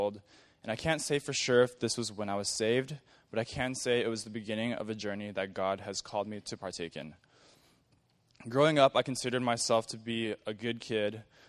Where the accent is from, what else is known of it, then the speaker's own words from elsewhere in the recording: Torrance, California, United States; I'm actually from Torrance, went to Torrance High School